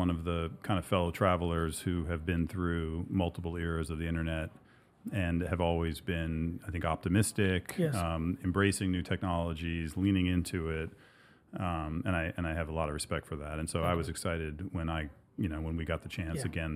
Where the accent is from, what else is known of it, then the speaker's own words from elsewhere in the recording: Ohio, United States; like I was just my own background, like I came from Ohio. My parents were professors.